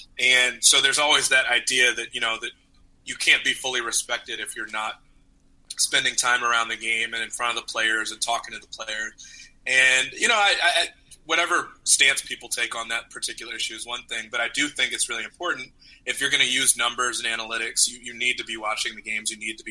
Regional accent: Chicago, Illinois, United States; I'm from Chicago, where he spent a lot of time and where he went to school.

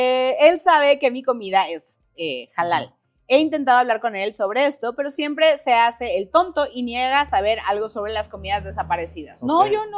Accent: Jalcomulco, Veracruz, Mexico; Fíjate que ahí cuando yo crecí en Jalcomulco

